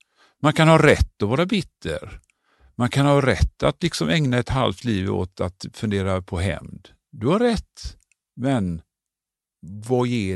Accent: Gothenburg, Västra Götaland County, Sweden; Och vi alltså, som göteborgare, så är vi så vana vid att man kan alltid söka jobb på bandet.

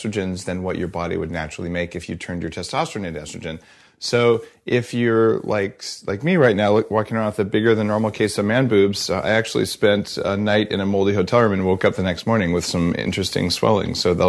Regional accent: New Mexico, United States; I'm not quite redneck, but I'm from New Mexico, so like, you know, we're

